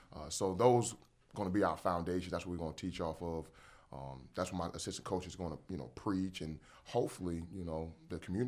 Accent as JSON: {"language": "English", "region": "South Carolina", "country": "United States", "said": "And I hate saying that because I'm from South Carolina."}